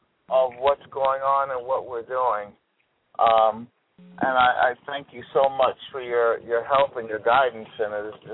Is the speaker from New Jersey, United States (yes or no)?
no; Brooklyn, New York, United States; I'm originally from New York, from Brooklyn, and started in the business at 14.